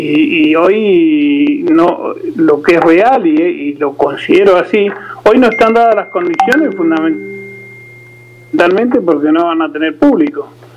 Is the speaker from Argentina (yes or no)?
yes; Patagonia, Argentina; born there; Yo siempre dije que yo soy patagónico de nacimiento